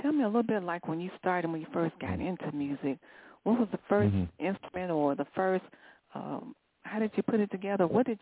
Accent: Chicago, Illinois, United States; I don't know if, well, see, I'm born and raised in Chicago.

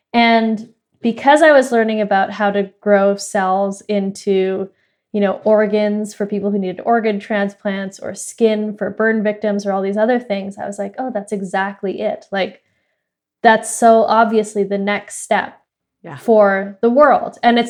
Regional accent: Edmonton, Alberta, Canada; I grew up here in Edmonton, Alberta, where I'm calling in from today, and we are known for oil and gas and cattle ranching.

